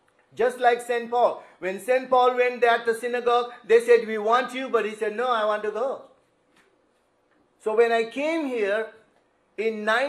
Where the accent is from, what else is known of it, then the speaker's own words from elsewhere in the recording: India; moved away as an adult; I'm coming from India, it was a good deal, right?